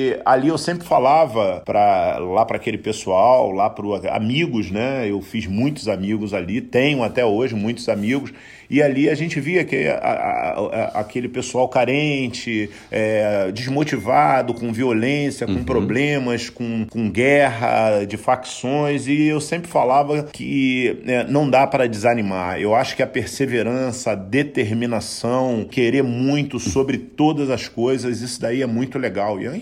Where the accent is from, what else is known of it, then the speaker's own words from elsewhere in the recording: Rio de Janeiro, Brazil; Eu fui criado em Cordovil, uhum, ali na Cidade Alta.